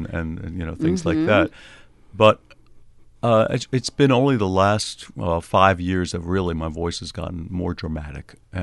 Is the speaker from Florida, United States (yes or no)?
no; Brooklyn, New York, United States; We talked. We're both from New York.